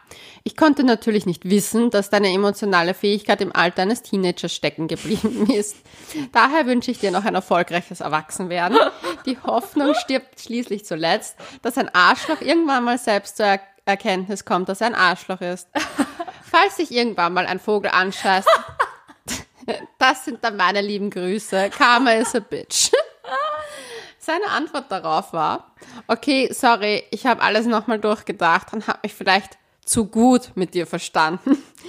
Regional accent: Salzburg, Austria; Ich bin aus Salzburg.

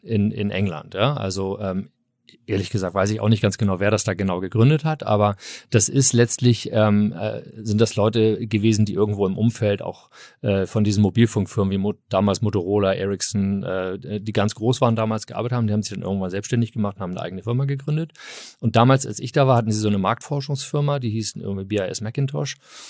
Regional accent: Hamburg, Germany; Nein, ich komme aus Hamburg, ich bin Eppendorf, Eppendorf groß geworden.

